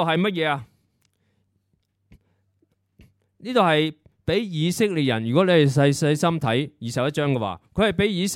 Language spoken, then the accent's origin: Chinese; Hong Kong; 听到的就是很多我们香港人 以很多理由名正言顺地正气凛然地去拒绝去捐钱。